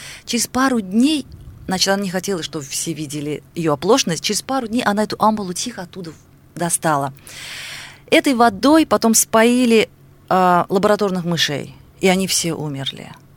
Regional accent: Azerbaijan; вы наш первый человек, которого мы знаем из Азербайджана, оказывается, у вас такая культура, такая древняя культура

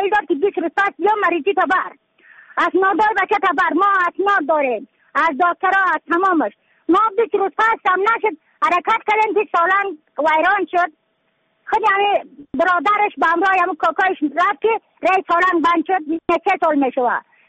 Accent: Badakhshan, Afghanistan; از بدخشان هستم، مرکز بدخشان، ولسوالی اکل پایان، قریه اینگ.

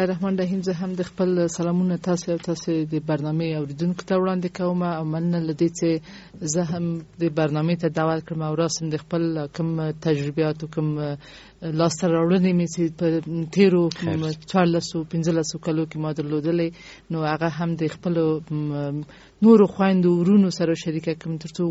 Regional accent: Kabul, Afghanistan; ما د کابل اوسیدونکی، ما په کابل کې زیږیدلې، ما اکثر عمر می ټول عمر می یعنی په افغانستان کې په کابل کې تیر کړی دی. د خپل تحصیلات می هم په کابل کې تکمیل کړی دی.

